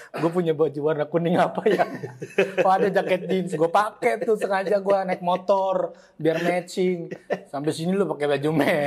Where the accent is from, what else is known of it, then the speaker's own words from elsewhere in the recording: Pondok Aren, Banten, Indonesia; born there; Lahir di Bidan Nok namanya di daerah Pondok Aren.